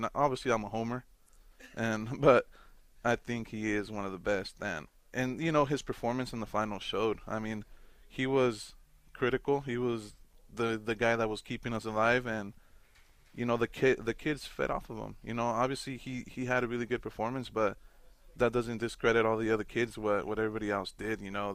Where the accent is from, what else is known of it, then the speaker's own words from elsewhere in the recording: Selma, Alabama, United States; You know, growing up in Selma, like I said, I always told my kids, hey, you guys got to have some pride in your town.